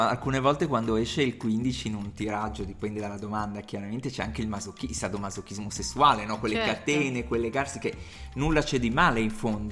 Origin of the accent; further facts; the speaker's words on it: Naples, Campania, Italy; perché sono napoletano, no? E quindi vado a Napoli